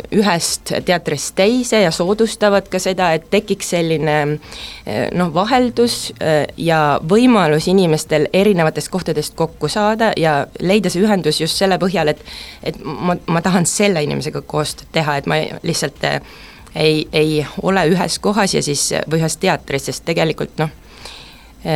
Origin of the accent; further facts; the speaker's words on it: Pärnu, Pärnu County, Estonia; also born or lived in Tallinn; Pärnu on mu kodulinn.